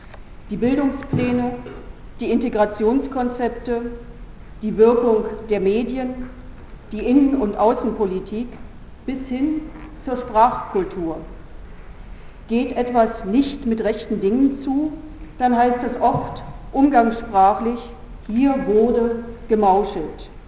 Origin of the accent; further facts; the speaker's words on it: Berlin, Germany; ich bin Berlinerin.